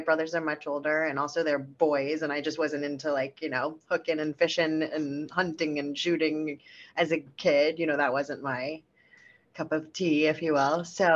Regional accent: Miami, Florida, United States; I grew up in Miami

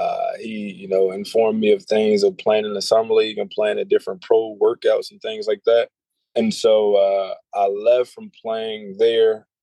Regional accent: Waynesboro, Georgia, United States; I'm from Waynesboro, Georgia, known as Burke County area. Like I said, it's like 45 minutes maybe from Augusta area where they have the Masters.

